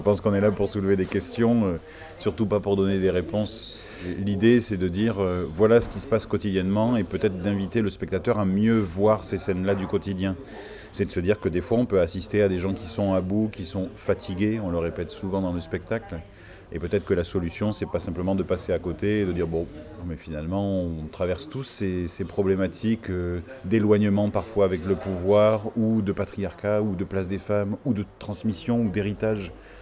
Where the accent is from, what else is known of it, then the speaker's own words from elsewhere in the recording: Occitanie, France; J'habite en Lozère, même si je suis parti pendant quelques années. Mais je suis originaire du Causse de Sauveterre et maintenant j'habite le Nord-Lozère. Je tiens à ma Lozère, fort.